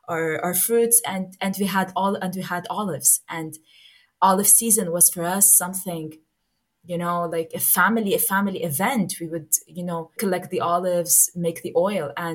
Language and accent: English; Beirut, Beirut Governorate, Lebanon; I mean, growing up in Beirut, studying at the American University was for me like a way to look beyond this horizon